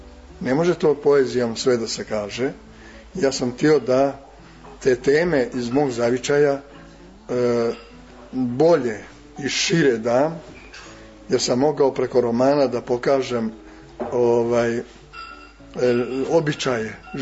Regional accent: Serbia; Jer moje izvorište je zdravo, moj zavičaj, moje rodno selo, moja Golija.

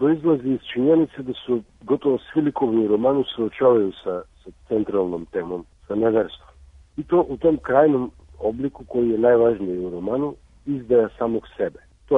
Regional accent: North Macedonia; ja sam rođen u Jugoslaviji, odrastao u Makedoniji, a sada živim u Severnoj Makedoniji. A ja se nikad nisam odselio iz moje zemlje.

